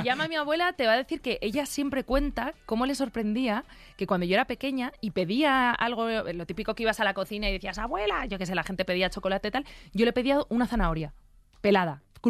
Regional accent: Aranjuez, Community of Madrid, Spain; Yo me crié en Aranjuez, que sabes que tiene una huerta maravillosa. Yo siempre presumo de que es un poco más, porque yo me he criado en el Cortijo de San Isidro, que es, claro, es como una pedanía

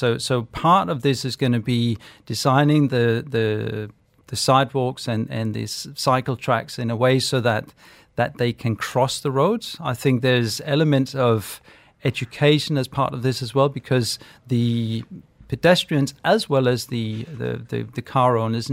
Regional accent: Denmark; So I'm from Denmark, and in Denmark we probably have some of the highest cyclists in Copenhagen, at least.

